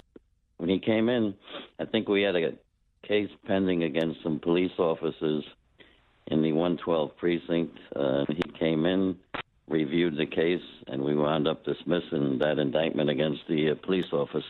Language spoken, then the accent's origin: English; Woodside, New York, United States; Well, I live in Queens my whole life. I grew up in Woodside. And then spent the last 30 years in Richmond Hill.